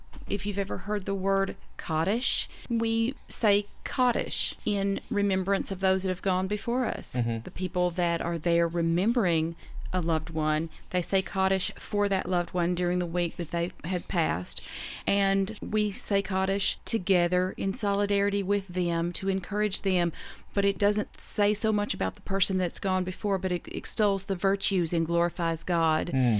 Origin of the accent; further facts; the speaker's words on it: the South, United States; Of course, I'm from the South. We bless your heart.